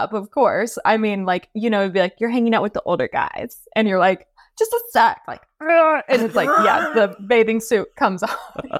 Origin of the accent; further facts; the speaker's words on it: Austin, Texas, United States; okay, I'm from Austin.